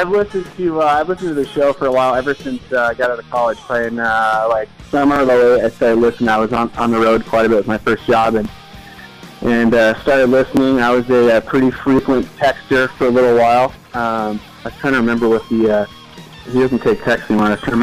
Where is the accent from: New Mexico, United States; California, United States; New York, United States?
California, United States; San Francisco; But anyways, growing up in San Francisco, the 49ers are always, they're ripping off Super Bowl titles